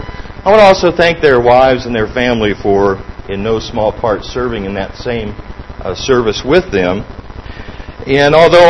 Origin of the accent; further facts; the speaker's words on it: Ohio, United States; also born or lived in Virginia / Texas; I was born in Virginia, but raised in Ohio, but going home to see the family when I was growing up meant going to West Virginia. I went to junior high school and high school in Ohio